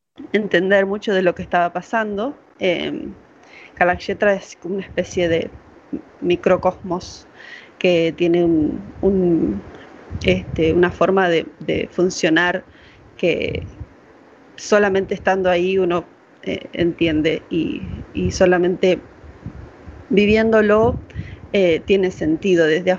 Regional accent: Rosario, Santa Fe, Argentina; Yo soy de Rosario, y había un taller que luego se convirtió en una pequeña carrera de tecnicatura

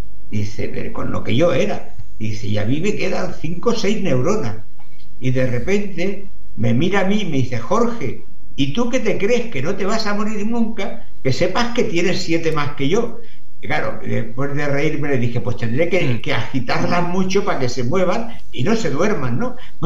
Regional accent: Tarragona, Catalonia, Spain; born there; Yo soy muy, muy meridional. Nací en el extranjero, porque nací en Tarragona, en Cataluña

